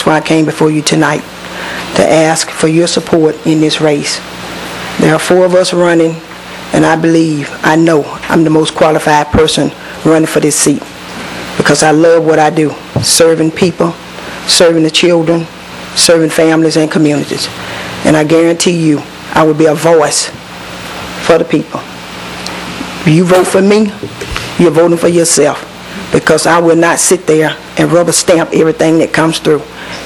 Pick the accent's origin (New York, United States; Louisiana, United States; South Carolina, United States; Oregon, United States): Louisiana, United States; I'm from East Baton Rouge Parish. I live off of Mickens Road.